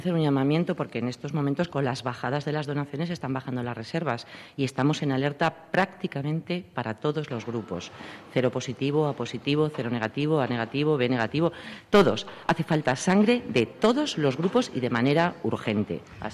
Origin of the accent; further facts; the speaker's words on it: Community of Madrid, Spain; Somos muchos madrileños.